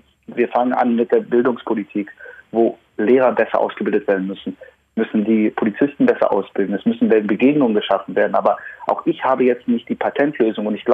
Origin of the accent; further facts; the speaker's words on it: Berlin, Germany; Ich bin jüdisch, ich bin selbstbewusst, ich bin ein Berliner, ich bin ein Deutscher.